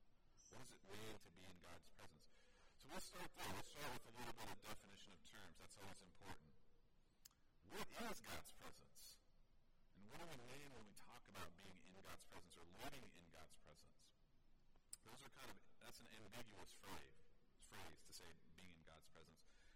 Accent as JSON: {"language": "English", "region": "Oklahoma", "country": "United States", "tie": "born or raised there", "said": "But we grew up in Oklahoma, and she was in Oklahoma, and I was going to college in Hawaii, which is really far from Oklahoma."}